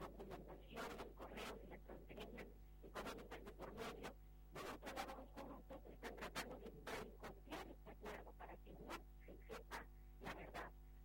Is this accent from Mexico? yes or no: no; Peru; ir como peruanos hacia un nuevo pacto constituyente